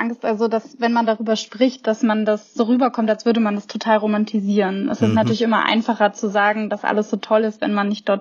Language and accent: German; Hamburg, Germany; also born or lived in Argentina; Ich komme aus Hamburg